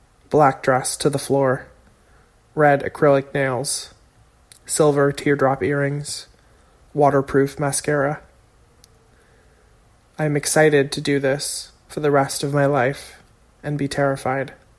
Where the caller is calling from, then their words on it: Brooklyn, New York, United States; I'm recording from Brooklyn, New York.